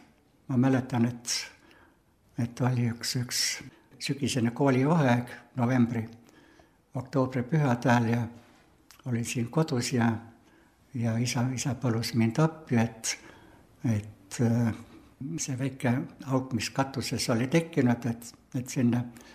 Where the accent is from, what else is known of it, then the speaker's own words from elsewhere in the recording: Kausa, Lääne County, Estonia; Siin Kõmsi ja siis minu kodukülas Kausas oli 41. aasta augusti viimastel päevadel, esimesel septembril lahing.